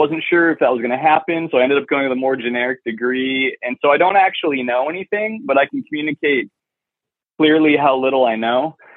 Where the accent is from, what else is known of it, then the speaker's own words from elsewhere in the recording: Alaska, United States; moved away as an adult; So I was born and raised in Alaska. I was a terrible Alaskan. I didn't hunt or fish, and I don't like being cold. So when I turned 18, I immediately left.